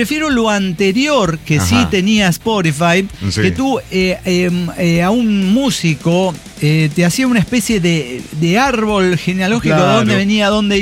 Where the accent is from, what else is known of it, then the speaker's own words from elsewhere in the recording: Santander, Colombia; Es porque soy, pero soy de Santander, póngame música santanderiana